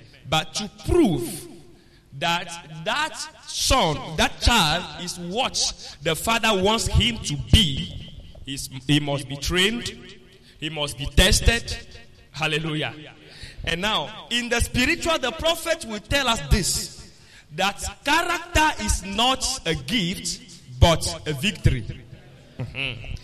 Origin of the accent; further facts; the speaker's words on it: Togo; from Togo, from Pastor Donnie's church